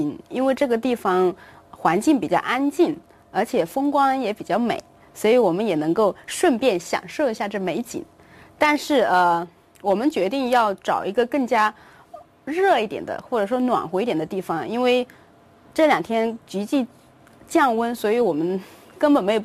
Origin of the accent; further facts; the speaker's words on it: Jiangxi, China; 这里的空气包括这边的一个感觉特别像我的老家江西省